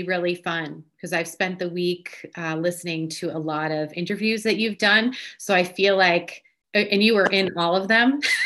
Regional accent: Billerica, Massachusetts, United States; So I'm from Massachusetts. I'm from Billerica.

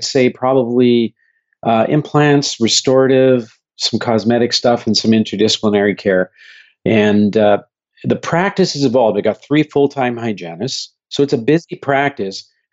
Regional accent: Winnipeg, Manitoba, Canada; also born or lived in India; I live in Winnipeg, Canada. I've been living here for over 50 years. It's home. I was born in India, but we moved here when I was just a little kid.

